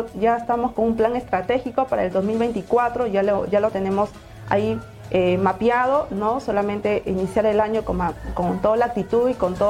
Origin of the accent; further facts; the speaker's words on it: La Libertad, Peru; también en el cual yo soy de la Tierra de la Libertad